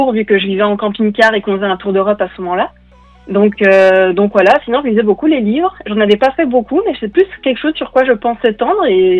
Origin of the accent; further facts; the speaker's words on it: Auvergne-Rhône-Alpes, France; je suis pas bretonne en fait, je suis savoyarde du parc des Vosges, mais je suis partie en Bretagne en fait.